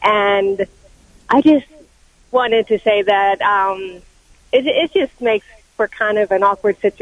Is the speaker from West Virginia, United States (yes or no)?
yes; Bridgeport, West Virginia, United States; I'm from actually from Bridgeport, West Virginia, so I drive to Parkersburg and back and forth every day